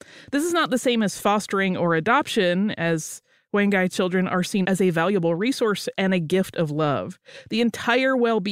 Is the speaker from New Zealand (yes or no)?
yes; New Zealand; I am from New Zealand.